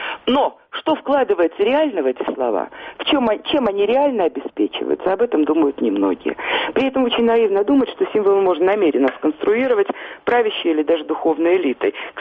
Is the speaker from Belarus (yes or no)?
yes; Belarus; вот мы, белорусы